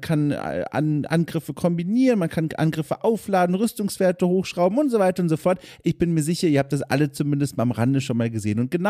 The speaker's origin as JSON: {"language": "German", "region": "Southern Germany", "country": "Germany", "tie": "born or raised there", "said": "die man in meiner Heimat Süddeutschland häufiger gesagt hat."}